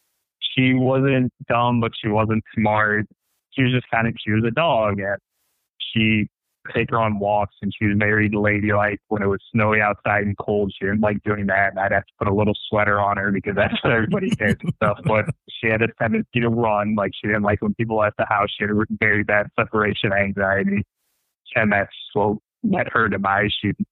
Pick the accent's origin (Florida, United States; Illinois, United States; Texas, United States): Illinois, United States; Chicago; We had these family friends that lived in our neighborhood growing up in Hollywood, Chicago.